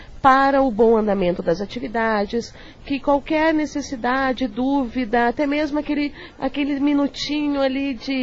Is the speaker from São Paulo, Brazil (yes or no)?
no; Cruz Machado, Paraná, Brazil; also born or lived in Pinhão; Bom, na verdade eu nasci no Pinhão, Paraná, mas eu moro a minha vida toda em Cruz Machado.